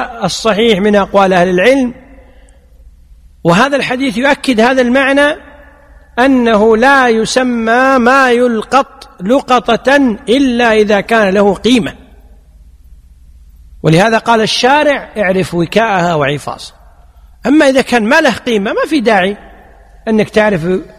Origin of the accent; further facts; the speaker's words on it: Kuwait; يعني مثلا عندنا في الكويت العرف أن الناس يبحثون